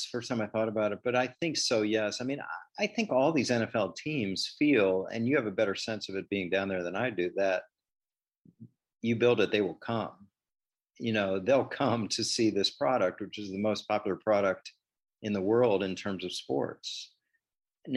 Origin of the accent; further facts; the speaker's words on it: Washington, United States; But I grew up in Washington where that was the case there.